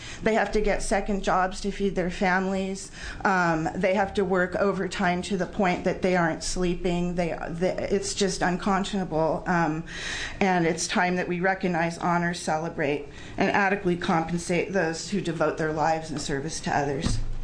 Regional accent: Eugene, Oregon, United States; I'm from Eugene.

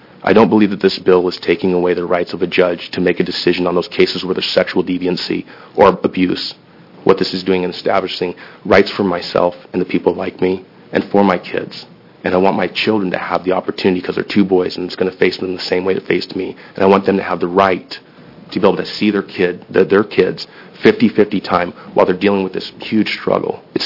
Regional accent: Beaverton, Oregon, United States; I'm from Beaverton. I'm a father of a divorce with two kids.

